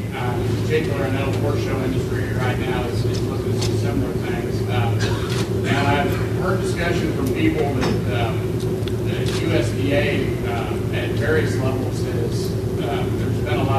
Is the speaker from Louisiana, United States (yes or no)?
no; Missouri, United States; I'm from Missouri. You might recall a couple of years ago that Missouri, our commercial kennel industry there was suffering political attack